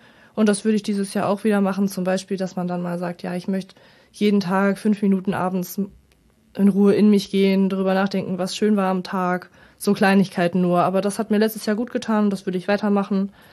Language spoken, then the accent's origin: German; North Rhine-Westphalia, Germany; Ich komme ursprünglich aus NRW. Meine Eltern kommen allerdings aus der Gegend hier.